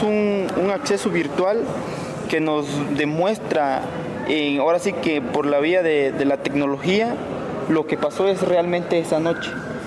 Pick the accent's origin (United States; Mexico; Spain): Mexico; la conciencia de que somos mexicanos